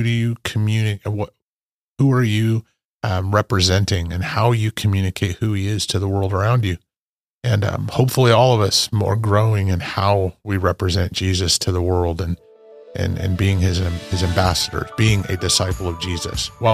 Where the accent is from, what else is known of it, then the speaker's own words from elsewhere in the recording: Idaho, United States; when I was growing up in Northern Idaho and our family there was my grandfather was superintendent of the mill, and my family was pretty well known.